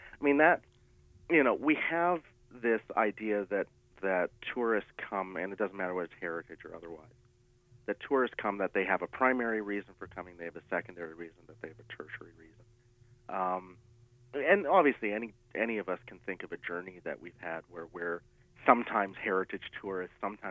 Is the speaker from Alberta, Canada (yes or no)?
yes; Alberta, Canada; the one I remember that we always had to stop at in growing up in Alberta